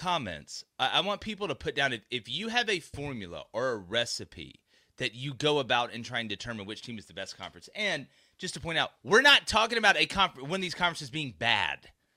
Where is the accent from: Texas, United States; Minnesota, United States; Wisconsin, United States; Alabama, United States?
Alabama, United States; Auburn; I was born and raised in Auburn, Alabama